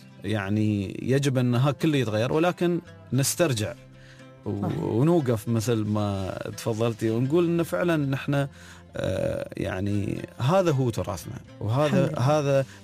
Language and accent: Arabic; United Arab Emirates; نحن من الإمارات وحابين.